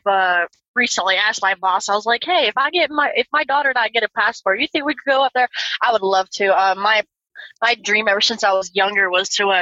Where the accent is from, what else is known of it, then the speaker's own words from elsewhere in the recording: Florida, United States; I remember thinking, oh, Florida's not that bad. And then I stopped doing over the road, and I went home to Florida, did local, and I was driving in the car.